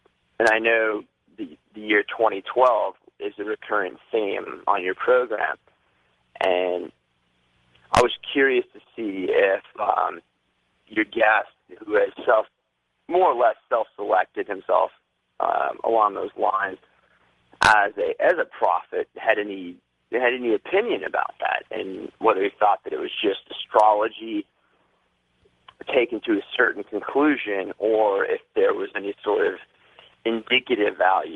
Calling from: Louisville, Kentucky, United States; I'm calling from Louisville, Kentucky.

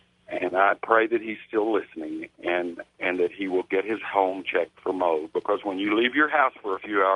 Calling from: Flagstaff, Arizona, United States; from Flagstaff.

